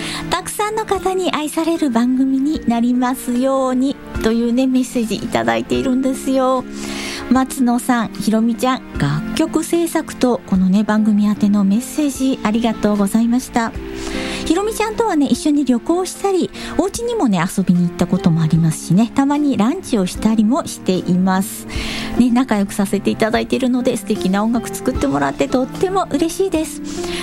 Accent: Kanagawa, Japan; 私は神奈川県出身で、

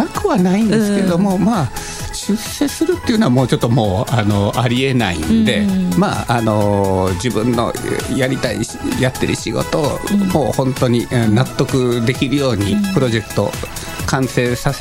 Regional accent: Osaka, Japan; まあ根が大阪人なんで、あの黙ってるよりもおしゃべりしてる方が好きなんで

